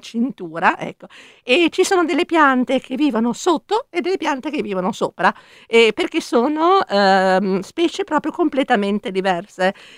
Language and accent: Italian; Piedmont, Italy; direttamente sono piemontese.